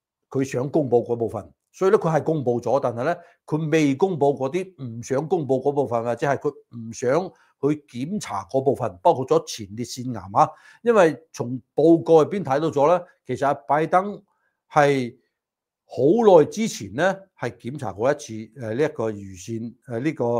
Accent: United States; 对于我们美国人来说，对于全球的人来说的话

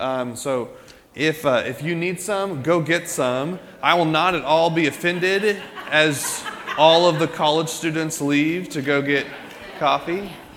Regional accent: Broken Arrow, Oklahoma, United States; So I grew up in Broken Arrow, Oklahoma, and we have a huge soccer complex on the outside of town.

